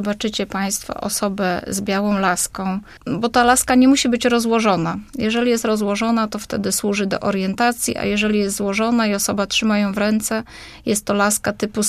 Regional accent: Poznań, Greater Poland Voivodeship, Poland; My tutaj poznaniacy jeszcze ten dworzec jakoś może lepiej znamy

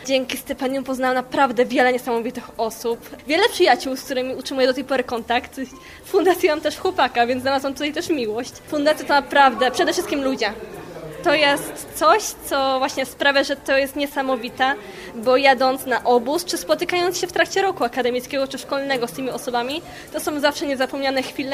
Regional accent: Niechanowo, Greater Poland Voivodeship, Poland; Jestem z Niechanowa, tutaj niedaleko koło Gniezna.

